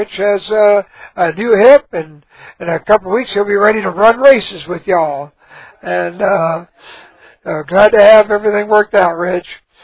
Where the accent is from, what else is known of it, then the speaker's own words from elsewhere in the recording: Texas, United States; I'm from Texas, and I said, we pack going to church, we pack going to work, we pack social, we just pack.